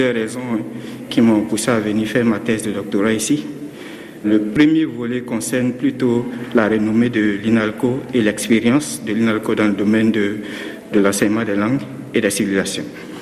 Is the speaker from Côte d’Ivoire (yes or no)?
yes; Côte d’Ivoire; Je suis originaire de la Côte d'Ivoire